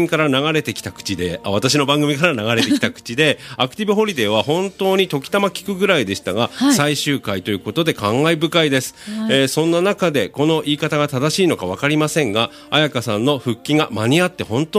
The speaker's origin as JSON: {"language": "Japanese", "town": "Yokosuka", "region": "Kanagawa", "country": "Japan", "tie": "born there", "said": "私は横須賀生まれですので"}